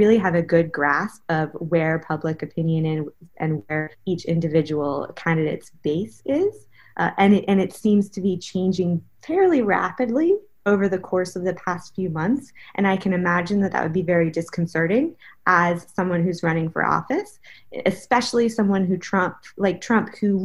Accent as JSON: {"language": "English", "town": "Baltimore", "region": "Maryland", "country": "United States", "tie": "born or raised there", "said": "I grew up in Baltimore, a city that has its own history and would fall within this category as well."}